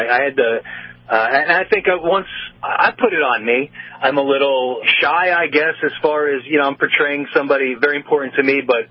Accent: Poughkeepsie, New York, United States; I'm from Poughkeepsie, and they used to wrestle at the Civic Center all the time.

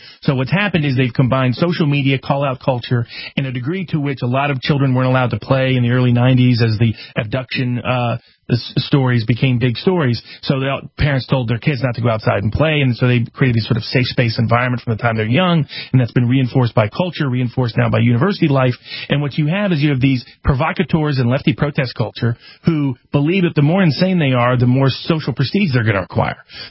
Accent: Tennessee, United States; I knew folks I grew up with in Southeast Tennessee

